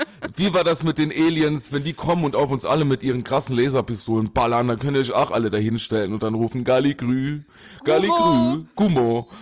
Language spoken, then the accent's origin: German; Saarland, Germany; Ich komme aus dem Saarland.